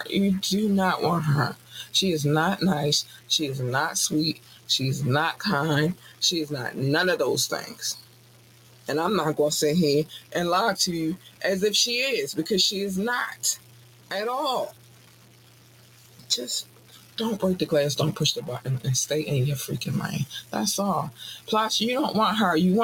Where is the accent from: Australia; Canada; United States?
Canada; I can't help how I talk because I'm Canadian.